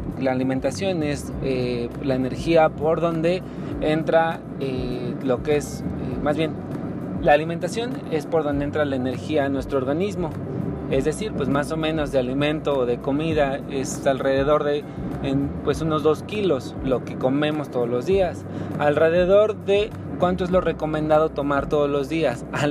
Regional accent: Mexico; Como mexicana nos encanta los pinches días de descanso

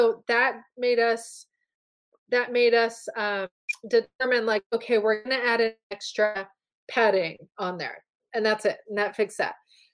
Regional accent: California, United States; I grew up in Southern California, so that's just what I like.

